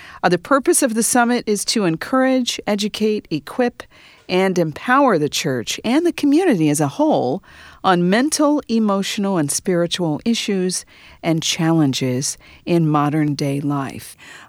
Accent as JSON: {"language": "English", "region": "Illinois", "country": "United States", "said": "They include Ed Stetzer from Wheaton College in my home state of Illinois"}